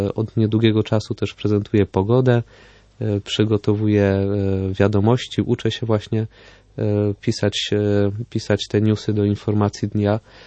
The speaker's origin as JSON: {"language": "Polish", "town": "Gliwice", "region": "Silesian Voivodeship", "country": "Poland", "said": "Ja pochodzę z Gliwic, to jest również na Śląsku."}